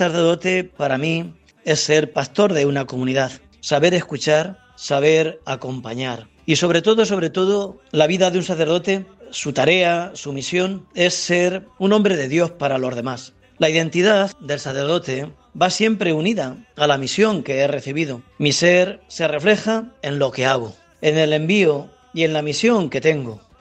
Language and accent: Spanish; Porzuna, Castilla-La Mancha, Spain; natural de Porzuna. Soy párroco de Santa María la Mayor de Daimiel. Llevo 42 años de sacerdote.